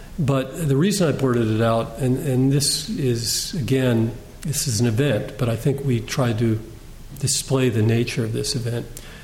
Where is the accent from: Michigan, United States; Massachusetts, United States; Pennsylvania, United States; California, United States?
Pennsylvania, United States; Wilkes-Barre; he was at some meeting with a bunch of guys in public square near my hometown in Wilkes-Barre, Pennsylvania.